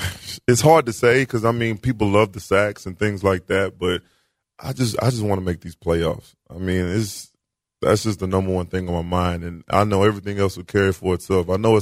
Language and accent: English; Houston, Texas, United States; And then we're both from Houston. Our moms are real cool. We're both Nigerian.